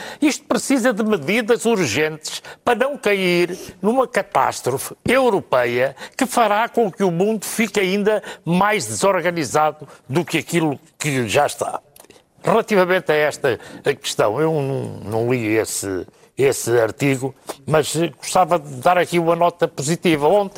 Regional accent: Portugal; Eu, como cidadão europeu e como português

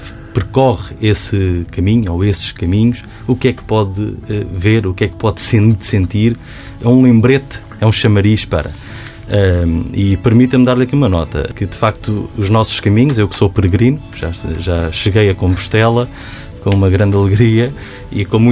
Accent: Portugal; faz parte de nós, da nossa essência enquanto portugueses

